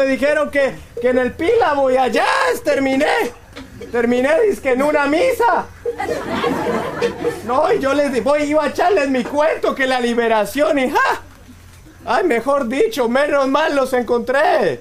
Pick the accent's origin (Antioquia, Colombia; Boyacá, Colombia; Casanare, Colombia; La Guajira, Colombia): Boyacá, Colombia; ¿Cómo le parece que yo soy de Boyacá? Nadie conoce Boyacá, ¿cierto?